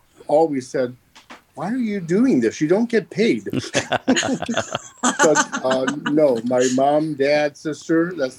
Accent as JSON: {"language": "English", "town": "Gary", "region": "Indiana", "country": "United States", "tie": "born or raised there", "also_born_or_lived": "Poland", "said": "I was born in Poland. I was adopted at a very early age, 6 months old, and I lived in Gary, Indiana, until 1973. Then I moved to Crown Point"}